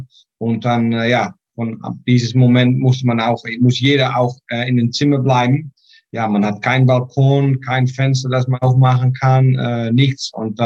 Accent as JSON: {"language": "German", "country": "Netherlands", "second_language": "German", "lives_now": "Australia", "said": "ich komme aus Holland."}